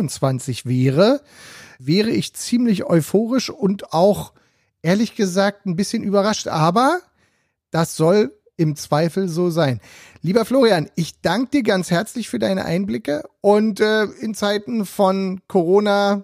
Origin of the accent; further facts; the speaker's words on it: Berlin, Germany; Bisher fliegen in meiner Heimatstadt Berlin verhältnismäßig wenig Helikopter durch die Luft.